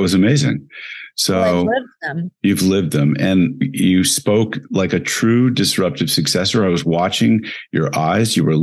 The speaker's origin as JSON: {"language": "English", "region": "New York", "country": "United States", "said": "I'm from New York."}